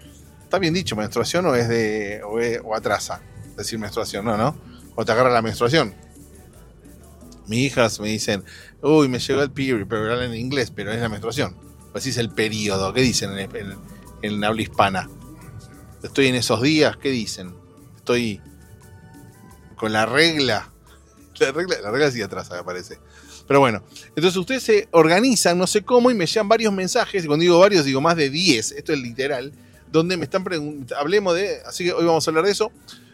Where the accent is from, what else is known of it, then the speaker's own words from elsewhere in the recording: Argentina; moved away; cuando yo iba a la playa cuando era chico, en Argentina